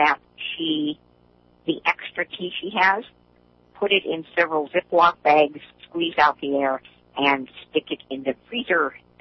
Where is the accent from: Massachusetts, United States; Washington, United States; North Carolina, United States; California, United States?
Washington, United States; Seattle; I was raised in Seattle. I'm used to it.